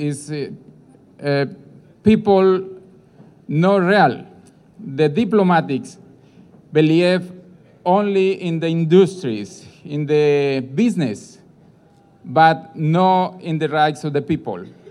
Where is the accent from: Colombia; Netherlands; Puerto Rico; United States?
Colombia; English is a second language; I come from Colombia.